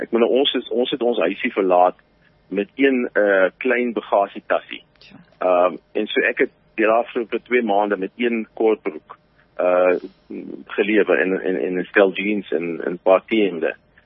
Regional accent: Paarl, Western Cape, South Africa; now in Ukraine; ek het in die Parel groot geword en ek is in 95 in Oekraïne in.

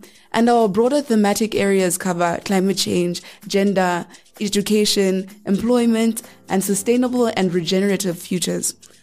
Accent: Soweto, Gauteng, South Africa; from Soweto

